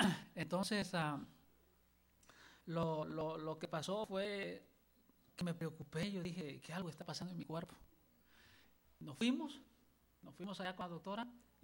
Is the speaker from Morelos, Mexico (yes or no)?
no; Acapulco, Guerrero, Mexico; now in Temecula, United States; Por algunos años, su servidor ha trabajado la jardinería en el área de Temécula, de allá vengo. Yo soy originario de Acapulco, Guerrero.